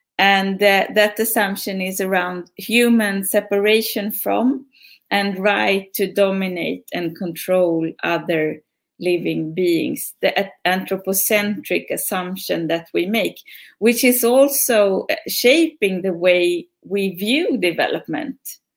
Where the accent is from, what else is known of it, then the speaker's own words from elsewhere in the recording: Stockholm, Stockholm County, Sweden; I am from Stockholm, Sweden.